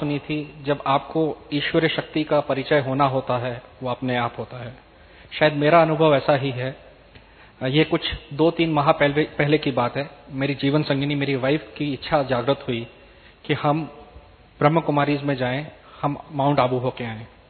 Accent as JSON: {"language": "Hindi", "town": "Pune", "region": "Maharashtra", "country": "India", "said": "और मैं पुणे से आया हुआ हूँ।"}